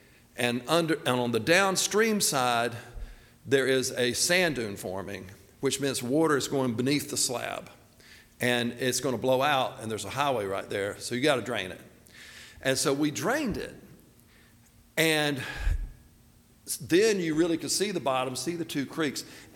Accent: Laurel Hill, North Carolina, United States; The lake I grew up on out in Laurel Hill is called Richmond Mill Lake.

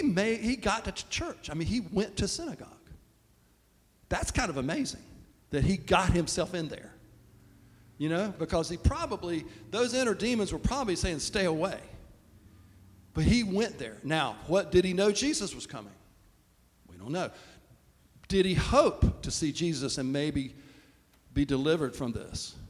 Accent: Laurel Hill, North Carolina, United States; I always remember what it was like for me growing up in Laurel Hill at Church in the Pines.

